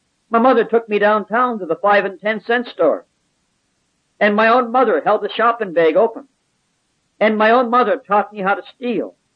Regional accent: Halifax, Nova Scotia, Canada; born there; I was born in Halifax, Nova Scotia in 1930.

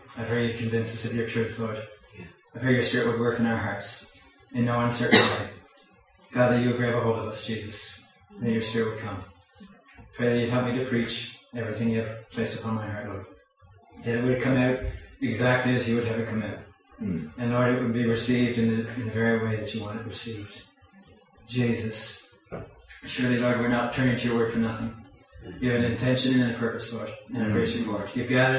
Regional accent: Margaree Valley, Nova Scotia, Canada; I'm from Margaree Valley. And Tracy and I and our family have been there for the last 12 years.

